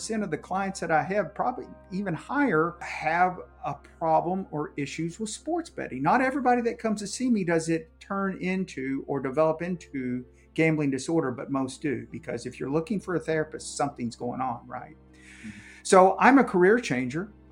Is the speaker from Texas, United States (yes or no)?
yes; Dallas, Texas, United States; And Rob, you know I'm from Dallas, Texas, originally.